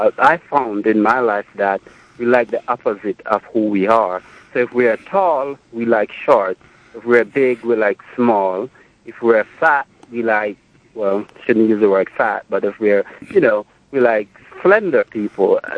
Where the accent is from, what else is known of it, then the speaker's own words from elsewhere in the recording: Jamaica; I'm from Jamaica, and the men in Jamaica, they're like a big woman.